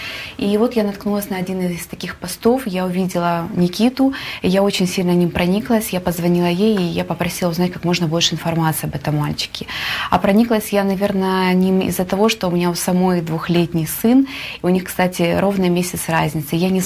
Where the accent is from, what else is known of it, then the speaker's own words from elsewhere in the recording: Ukraine; moved away as an adult; now in Sacramento, United States; Я в Сакраменто проживаю 4 года. Я приехала из Украины со своим любимым мужем